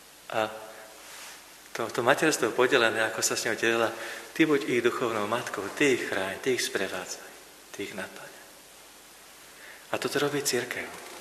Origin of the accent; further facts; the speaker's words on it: Skalica, Trnava Region, Slovakia; born there; Včera mi náš pán farár, ktorý bol v Skalici v mojom rodisku